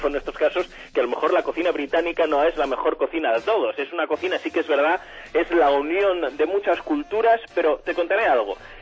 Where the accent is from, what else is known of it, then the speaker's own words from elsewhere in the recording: Madrid, Community of Madrid, Spain; llegas a Madrid, que es mi tierra, a Logroño, que es la tierra de mi mujer